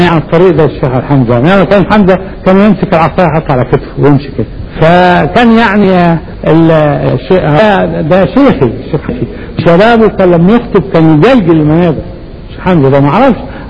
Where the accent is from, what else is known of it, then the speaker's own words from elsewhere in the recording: Egypt; وبعدين احنا مصريين